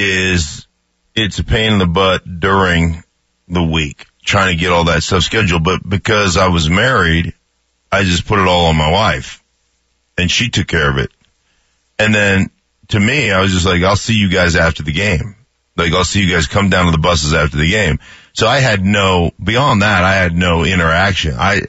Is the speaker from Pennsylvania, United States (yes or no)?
no; Alaska, United States; I grew up in Alaska, you know, there's definitely a difference there that I can't.